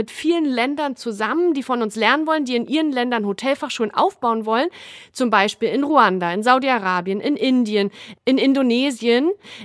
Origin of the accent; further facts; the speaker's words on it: Germany; Da habt ihr uns als Schweizer voll überholt. Die Deutschen können da nicht mehr mithalten.